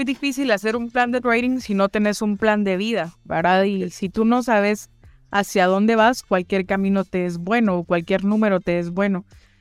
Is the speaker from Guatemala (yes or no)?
yes; Guatemala; Y como guatemaltecos, yo no sé si en toda Latinoamérica, pero tenemos la mala costumbre de ir tarde a todo.